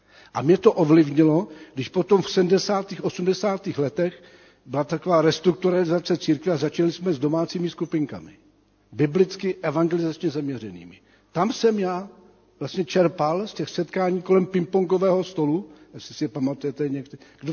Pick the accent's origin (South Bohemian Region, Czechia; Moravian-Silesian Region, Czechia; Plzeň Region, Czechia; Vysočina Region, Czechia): South Bohemian Region, Czechia; České Budějovice; moved away as an adult; Jako student jsem přijel z Českých Budějovic do Prahy